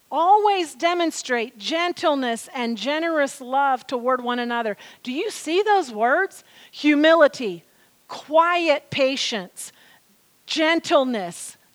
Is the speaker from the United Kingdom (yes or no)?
no; the South, United States; I grew up in the South. I don't ever remember seeing one Catholic church in the community where I lived, ever.